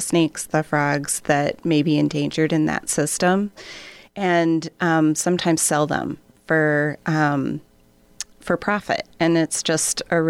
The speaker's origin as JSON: {"language": "English", "region": "Minnesota", "country": "United States", "tie": "born or raised there", "said": "I'm a Midwestern girl. I grew up in Minnesota. I live now in Wisconsin."}